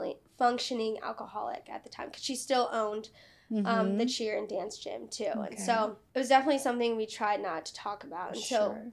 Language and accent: English; Fishers, Indiana, United States; born there; So I was born here in Fishers, Indiana, which is a little suburb outside of Indianapolis. And I'm the oldest of three.